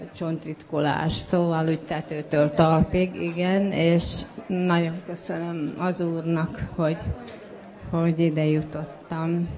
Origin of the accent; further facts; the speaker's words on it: Siófok, Somogy, Hungary; Ide való vagyok, Siófokra.